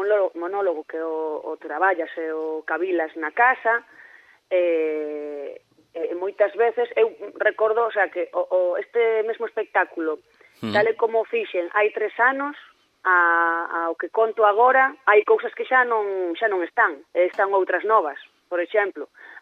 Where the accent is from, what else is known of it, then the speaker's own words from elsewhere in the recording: Muxía, Galicia, Spain; also born or lived in Santiago de Compostela / Corcubión; nacín en Santiago de Compostela, pero non vin vivir ata aquí a Santiago ata que xa era adolescente. Entón, todo que a miña infancia é parte da adolescencia, pois a pasei entre Muxía e Corcubión.